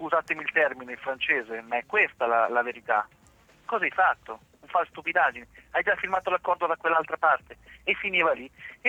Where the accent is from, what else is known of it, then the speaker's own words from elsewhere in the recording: Ancona, Marche, Italy; accent: Romagnol s; also born or lived in Romagna; sono d'Ancona e anche se ho la S romagnola, perché è dovuta al fatto che ho la S romagnola per i miei trascorsi in Romagna e tutto il resto, io sono d'Ancona